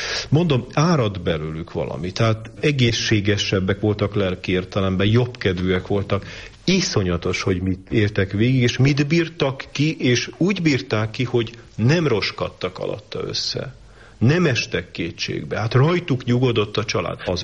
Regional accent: Hungary; Ami a magyarból olyan fájdalmasan hiányzik, és én magyar vagyok, tehát nekem folyamatosan hiányzik.

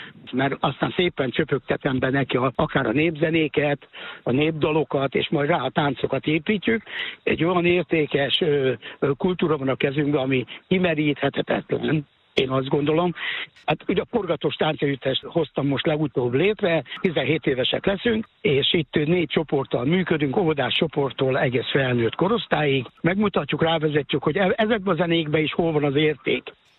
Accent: Hódmezővásárhely, Csongrád-Csanád, Hungary; a Hódmezővásárhelyen, születtem, és kisgyerekként is ott éltem

